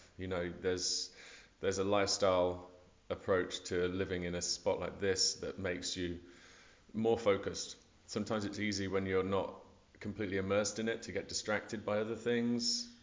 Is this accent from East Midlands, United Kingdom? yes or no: yes; Stamford, East Midlands, United Kingdom; one half of the stencil art duo … We're from a little place called Stamford in the UK, which is in the Midlands.